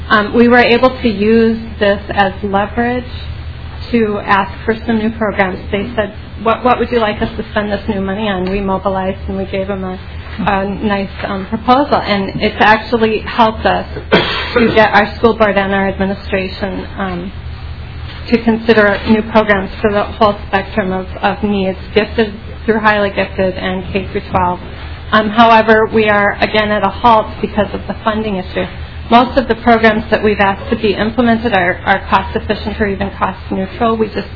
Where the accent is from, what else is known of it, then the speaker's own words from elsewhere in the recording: Rochester, United States; I'm from Rochester.